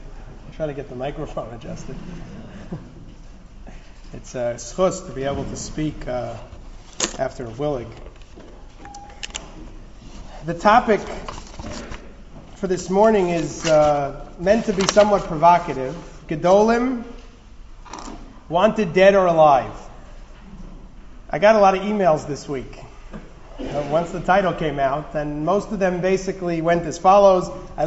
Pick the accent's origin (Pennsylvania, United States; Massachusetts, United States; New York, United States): New York, United States; Holliswood; I want to say hello to my hometown Holliswooders, who are represented here today.